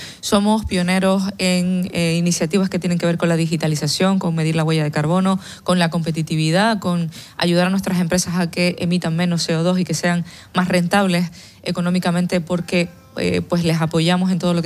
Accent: Canary Islands, Spain; y lo digo con orgullo porque soy majorera

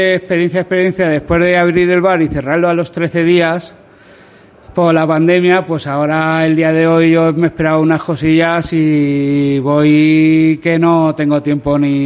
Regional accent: Albacete, Castilla-La Mancha, Spain; Esto se va a superar porque somos albaceteños y lo superamos todo.

